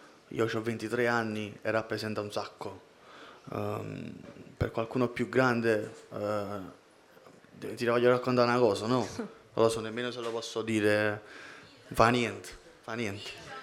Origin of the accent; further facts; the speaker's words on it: Naples, Campania, Italy; Io sono partito da Secondigliano, mi sono messo, cioè, ho fatto la valigia da Secondigliano e sono venuto a Sanremo.